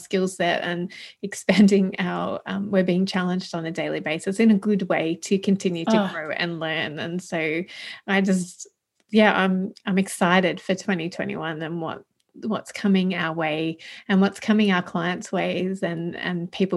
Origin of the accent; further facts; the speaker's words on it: New South Wales, Australia; from New South Wales, Australia.